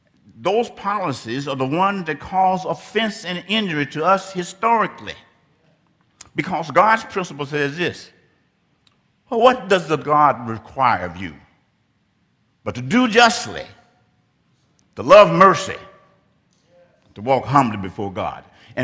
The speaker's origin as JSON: {"language": "English", "region": "Arkansas", "country": "United States", "tie": "born there", "said": "I was born in Arkansas, and I experienced the injury of being considered less than a human being."}